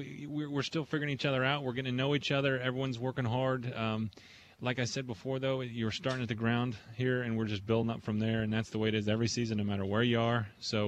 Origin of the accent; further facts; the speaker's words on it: Buena Vista, Colorado, United States; I'm from a town of about 2,500 people up in the mountains of Colorado.